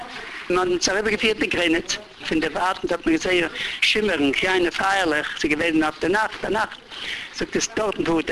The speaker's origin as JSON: {"language": "German", "country": "Germany", "tie": "born or raised there", "also_born_or_lived": "Łódź, Poland", "first_language": "Yiddish", "second_language": "German", "said": "Ich kenne Polnisch. Ja. Ich kenne noch Polnisch. Ich kenne Deutsch. Ich habe gelernt Deutsch noch vor dem Krieg. War nah vor gewesen. Aufgezogen in Deutschland. Ein Jüdischer, aber wir waren in Deutschland aufgezogen."}